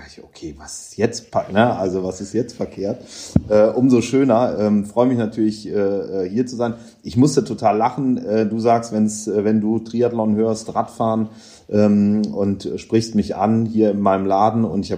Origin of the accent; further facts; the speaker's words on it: Cologne, North Rhine-Westphalia, Germany; also born or lived in England; gebürtiger Kölner